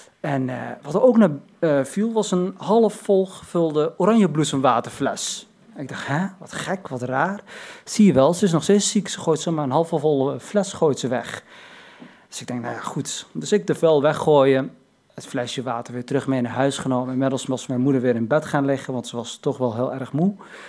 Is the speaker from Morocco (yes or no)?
yes; Morocco; Maar ik wil wel benadrukken, ik ben geen Turk, maar een Marokkaan.